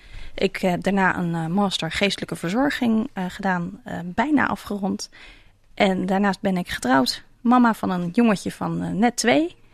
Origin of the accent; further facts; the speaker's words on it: Delft, South Holland, Netherlands; Ik ben geboren en getogen in Delft.